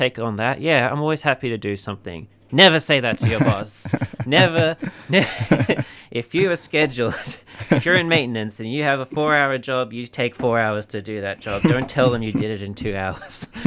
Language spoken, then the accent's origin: English; Sydney, New South Wales, Australia; I'll compare it to where I grew up in Sydney.